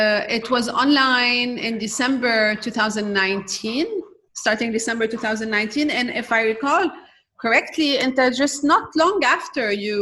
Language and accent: English; Beirut, Beirut Governorate, Lebanon; English is a second language; I was raised and born in Ras Beirut, and you know, the expansion of Ras Beirut.